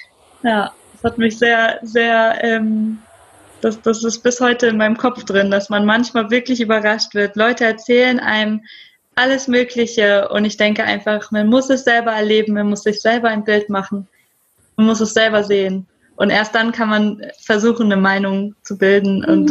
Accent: Germany; accent: American; Und ich sag Deutschland, dann waren die alle so, ich dachte jetzt so eher so in den USA, wo bist du her? Und ich so, nein, aus Deutschland. Und dann immer so, wow, okay, habe ich jetzt nicht erwartet, dass du aus Deutschland bist.

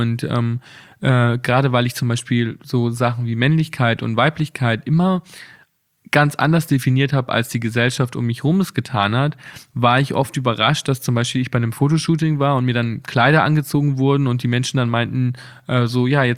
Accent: Bad Reichenhall, Bavaria, Germany; Meine Kindheit in Bad Reichenhall war eigentlich sehr vielseitig.

